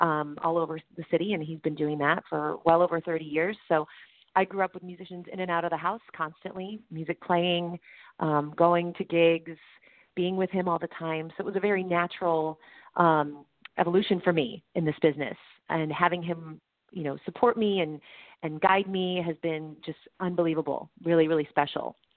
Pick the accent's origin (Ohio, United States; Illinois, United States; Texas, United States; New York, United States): Illinois, United States; Glenview; I grew up in Glenview. So, you know, just north of the city.